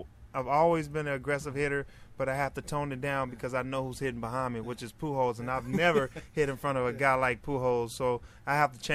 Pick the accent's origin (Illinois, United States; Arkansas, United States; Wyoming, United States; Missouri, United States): Arkansas, United States; Pine Bluff; I grew up in Pine Bluff, Arkansas. I was a football player